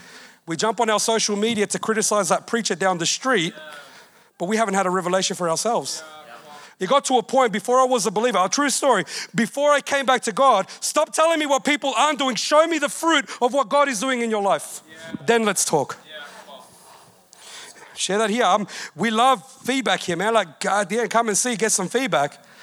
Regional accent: Australia; Now, it's true, I'm from Australia. I've got my passport to prove it

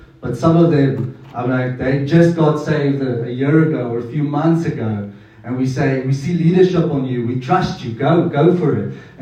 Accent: Mossel Bay, Western Cape, South Africa; now in Stellenbosch, South Africa; We are originally from Mossel Bay, actually, which is a little coastline in the Southern Cape. Beautiful place, love it. Lived there for about 8 to 9 years, and then we recently moved to Stellenbosch

